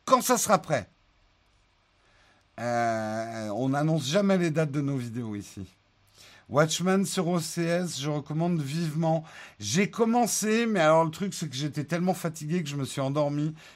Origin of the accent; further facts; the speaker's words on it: Paris, Île-de-France, France; Ouais, on est des Parisiens, donc on brunch.